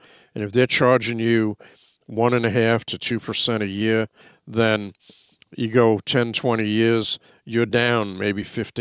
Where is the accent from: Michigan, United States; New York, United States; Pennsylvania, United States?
New York, United States; accent: New York; And I think that some of my New York accent got corrupted in the South